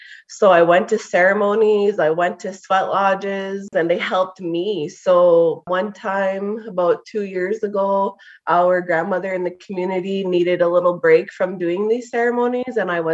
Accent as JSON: {"language": "English", "town": "Temiskaming First Nation", "region": "Quebec", "country": "Canada", "said": "I'm from Temiskaming First Nation, and I'm Bear and Loon Clan."}